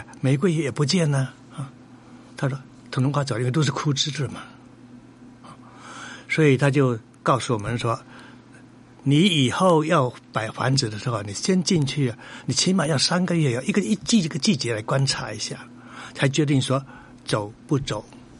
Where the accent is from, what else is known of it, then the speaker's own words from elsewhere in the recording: China; 所以你看，我们中国人常讲这个修行，修行啊，然后修行啊，因为习惯上有用语是这样子的。